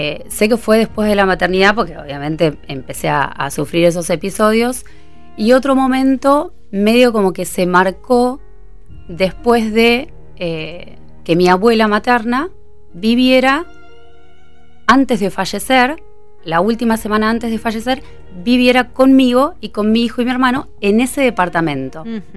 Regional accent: Olivos, Buenos Aires Province, Argentina; Soy de Olivos.

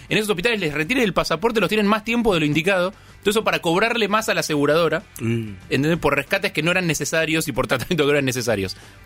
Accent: Argentina; Me di cuenta de que no somos los más argentinos del mundo.

